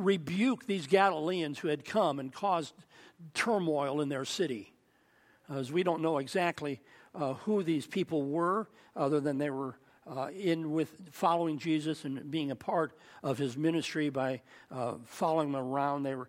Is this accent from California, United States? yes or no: yes; California, United States; I'm from California, because a lot of people from Arizona resent the fact that we Californians have been moving into the state.